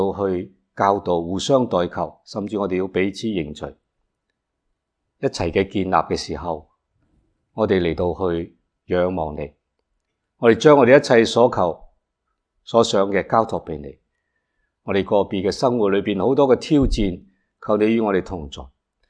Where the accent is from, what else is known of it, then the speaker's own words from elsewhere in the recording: Hong Kong; also born or lived in Shanghai; 我在上海出世，然后呢就大概五六岁的时候呢就去到香港。去到香港呢住北角，一住就住了十二三年在那里。